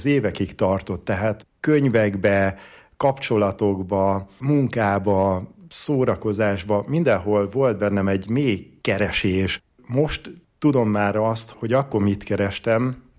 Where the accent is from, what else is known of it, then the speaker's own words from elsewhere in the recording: Visznek, Heves, Hungary; Visznekről származom, egy kis heves megyei faluból.